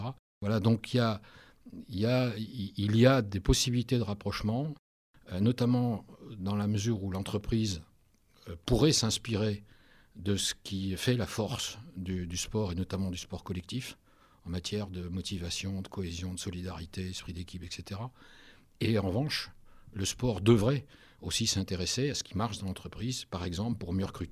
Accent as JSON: {"language": "French", "region": "Occitanie", "country": "France", "said": "Moi je suis originaire de l'Aveyron. J'ai fait mes études à Clermont-Ferrand."}